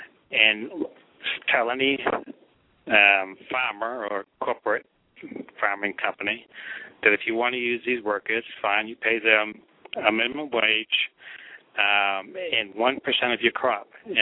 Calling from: Palm Harbor, Florida, United States; I'm calling from Palm Harbor, Florida.

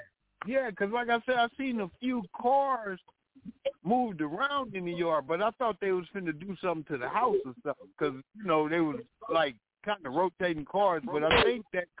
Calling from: Compton, California, United States; but I'm calling from Compton.

